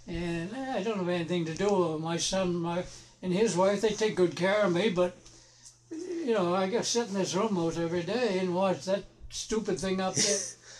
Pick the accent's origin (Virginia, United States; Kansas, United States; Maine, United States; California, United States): Maine, United States; I come from Maine. Mm-hmm. Always hunted and fished.